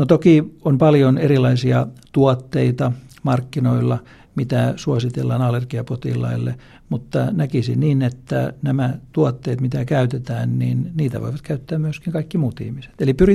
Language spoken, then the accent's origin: Finnish; Salo, Southwest Finland, Finland; mulla oli todella Salossa, josta olen kotoisin